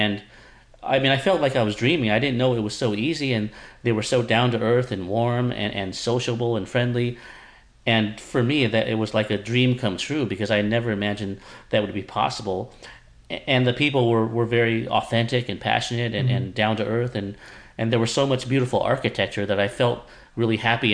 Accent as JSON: {"language": "English", "country": "Russia", "tie": "born or raised there", "lives_now": "United States", "said": "even if I grew up in Russia. But of course, I'm not going to be spoiled and have all the material comforts of America."}